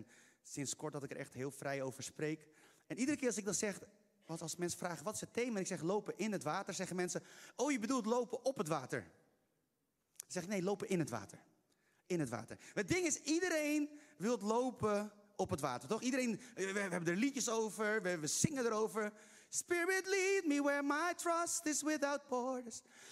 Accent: Haarlem, North Holland, Netherlands; Ik kom uit Haarlem

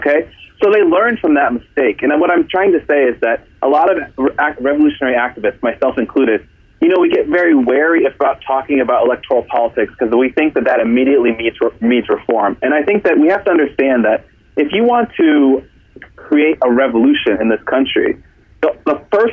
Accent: United States; as an American activist, you just got to tune into what's going on in Europe.

